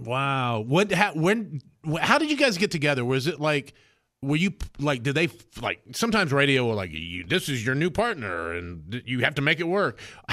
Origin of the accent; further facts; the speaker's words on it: Cookeville, Tennessee, United States; Me growing up in Cookville and listening to WSM AM with my dad